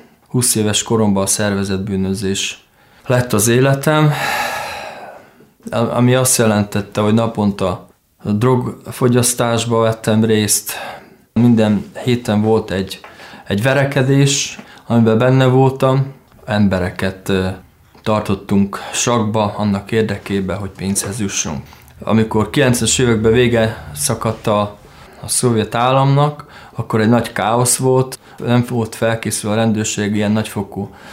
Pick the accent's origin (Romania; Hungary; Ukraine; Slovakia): Ukraine; Berehove, Zakarpattia Oblast; és Kárpátaljáról származom, Beregszász városából. 1973-ban születtem, augusztus havába.